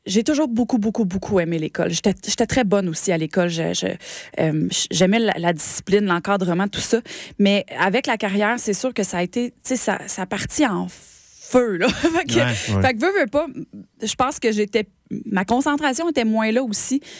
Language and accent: French; Saint-Lin–Laurentides, Quebec, Canada; Je viens de Saint-Lin-Laurentide.